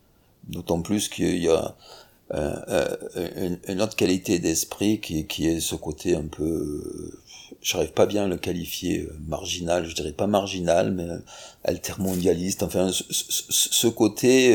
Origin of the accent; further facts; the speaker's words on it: Provence-Alpes-Côte d'Azur, France; born there; j'ai 66 ans et je suis venu m'installer en Ariège. Je suis né dans le Var.